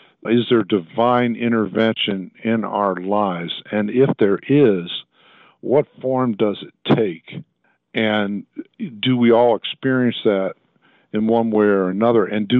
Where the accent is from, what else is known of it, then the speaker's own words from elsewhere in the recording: South Bend, Indiana, United States; now in Indianapolis, United States; I was born in South Bend, Indiana, and I practice law in Indianapolis, and I do mostly trial work. I went to high school in South Bend.